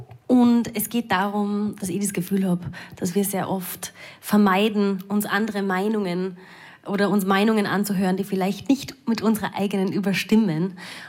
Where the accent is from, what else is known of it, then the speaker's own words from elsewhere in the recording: Salzburg, Austria; als Salzburgerin kommt man quasi dieser Geschichte von Sound of Music ja überhaupt nicht aus.